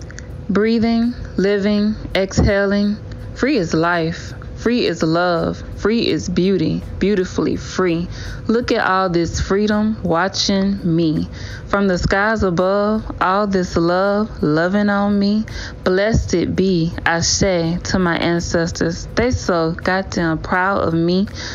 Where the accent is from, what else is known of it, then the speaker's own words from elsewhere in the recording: Georgia, United States; I'm from Georgia.